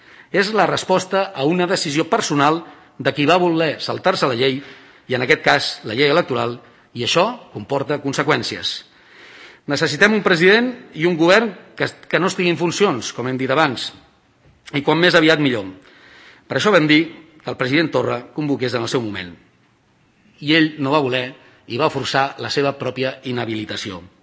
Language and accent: Catalan; Catalonia, Spain; soc català